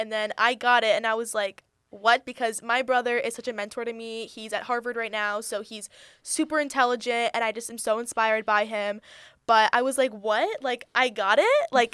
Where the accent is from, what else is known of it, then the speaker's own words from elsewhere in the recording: Afghanistan; I am actually originally from Afghanistan.